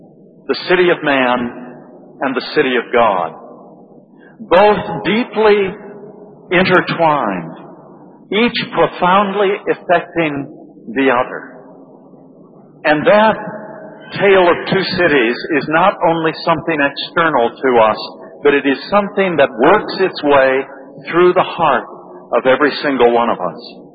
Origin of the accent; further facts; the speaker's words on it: United States; this may not connect with you, but it'll show that I'm from America, and it will also show how old I am.